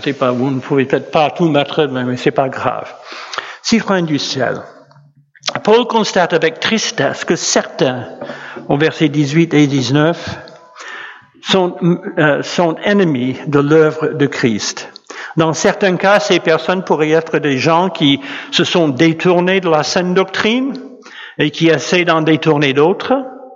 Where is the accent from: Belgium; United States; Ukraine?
United States; French is a second language; now in France; Joyce et moi avons demandé la nationalité française. Alors, je pense que vous savez que nous sommes originaires des États-Unis. Bon, donc on a la double nationalité maintenant.